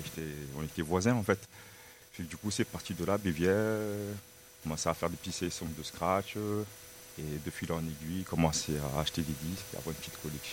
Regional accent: Senegal; Je viens du Sénégal.

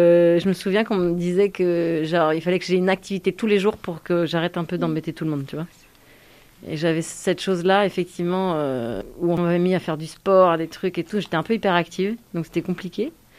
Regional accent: Île-de-France, France; also born or lived in Suresnes; Près de Paris, exactement. Ouais. Je suis née là-bas. Et après, j'ai grandi dans les Yvelines, qui est un autre département en Île-de-France. J'étais entre la campagne et la ville, un peu. Voilà, donc j'ai passé toute mon enfance là-bas et j'en suis partie à 18 ans.

